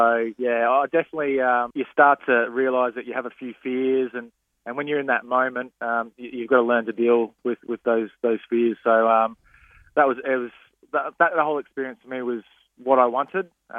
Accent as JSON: {"language": "English", "town": "Townsville", "region": "Queensland", "country": "Australia", "tie": "born or raised there", "said": "so growing up in Townsville, the Lavrack Barracks is right there, and they try to recruit when you're leaving high school."}